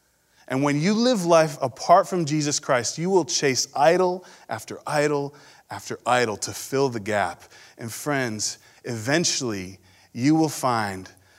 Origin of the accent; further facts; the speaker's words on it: Brighton, Michigan, United States; And so we are convinced that there in my hometown of Brighton, Michigan, the harvest is plentiful, but the laborers are few.